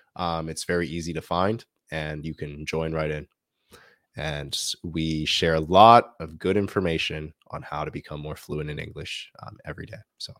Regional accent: Canada; I'm actually from Canada. I was born and I was raised in Canada. So was my mother. My father comes from a very small island in the Caribbean islands called Barbados.

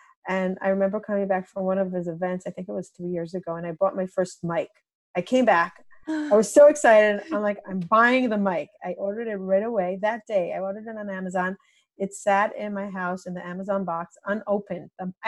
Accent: Israel; And it's a very rare name in Israel. I grew up in Israel.

